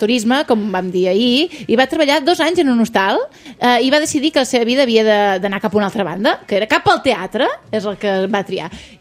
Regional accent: Breda, Catalonia, Spain; Perquè jo sóc de Breda, bueno, sóc batejada de Breda.

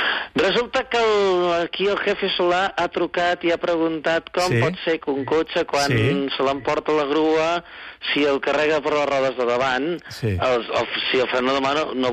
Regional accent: Manresa, Catalonia, Spain; jo sóc de Manresa, però passo dies a Piera.

